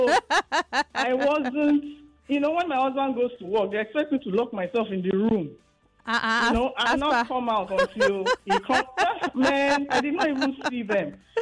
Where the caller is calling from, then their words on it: Ikorodu, Lagos, Nigeria; I'm calling from Ikorodu.